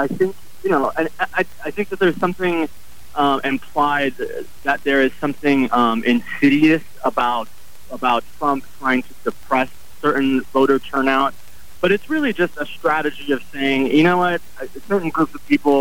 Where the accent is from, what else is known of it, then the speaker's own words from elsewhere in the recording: South Carolina, United States; I'm from South Carolina